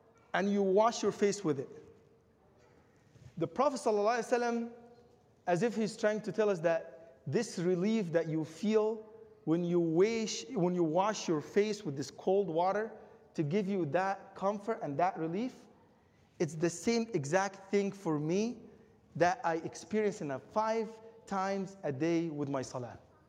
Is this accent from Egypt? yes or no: yes; Egypt; You know, I'm from Egypt, and in the desert